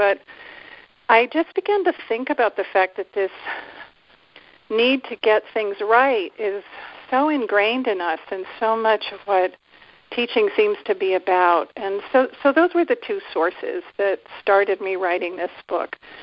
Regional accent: Annapolis, Maryland, United States; Well, I grew up in Annapolis the first 10 years of my life.

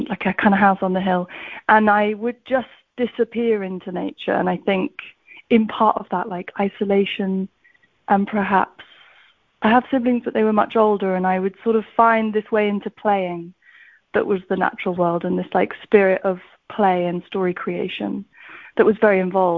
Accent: South West England, United Kingdom; I grew up in South Devon, which is the south of England, and it's very rural and very kind of overgrown and forested, and it's an area of temperate rainforest

